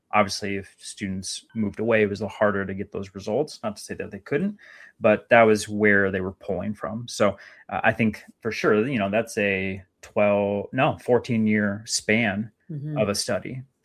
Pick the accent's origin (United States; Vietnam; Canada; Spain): United States; Minnesota; out in Minnesota, my home state.